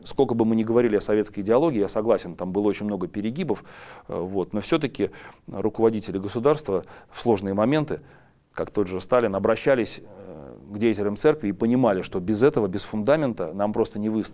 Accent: Pskov, Pskov Oblast, Russia; от Пскова, от моего родного города, где родился и рос, до Петербурга там рукой подать

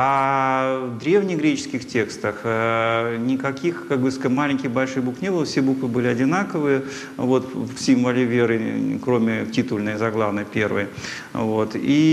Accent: Russia; born there; выбор православия – это не просто в силу того, что я там родился в России, и там у меня родители православные.

